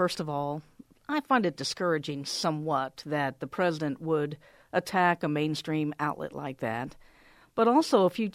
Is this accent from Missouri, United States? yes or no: yes; Missouri, United States; I'm from Missouri.